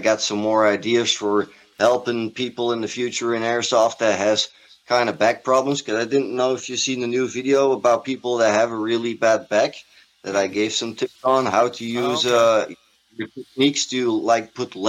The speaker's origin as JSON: {"language": "English", "country": "Netherlands", "second_language": "English", "said": "I'm still European. I'm, I'm Dutch from English words are not always that easy for me."}